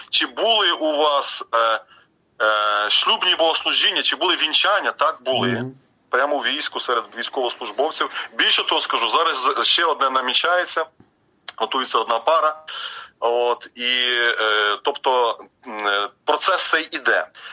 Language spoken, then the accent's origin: Ukrainian; Odesa Oblast, Ukraine; зараз я на Донбасі, як я там родом з Одещини